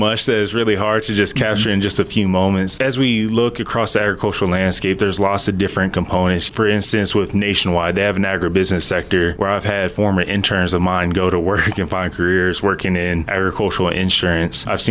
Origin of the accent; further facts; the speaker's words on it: Houston, Texas, United States; I'm from Houston, Texas, and I didn't have a typical introduction to agriculture.